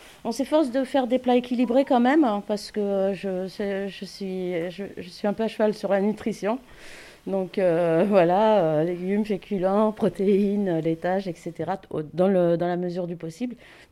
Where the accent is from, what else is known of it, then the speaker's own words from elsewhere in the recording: Paris, Île-de-France, France; ça fait 20 ans que j'habite ici. Sinon, je suis native de Paris.